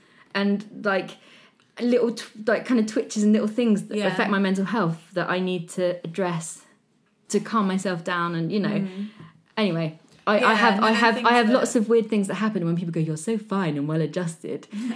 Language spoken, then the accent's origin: English; South East England, United Kingdom; I'm from Hampshire. I sound posh. I'm white. I grew up with people who are very wealthy. I went to state school